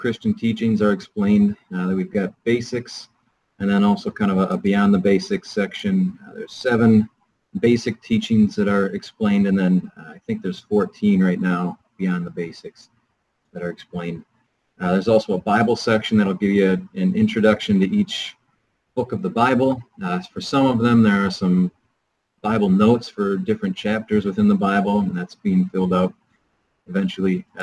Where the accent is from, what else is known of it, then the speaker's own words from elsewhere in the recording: Minnesota, United States; now in Citrus Heights, United States; I'm from Minnesota, so I know how it goes out there.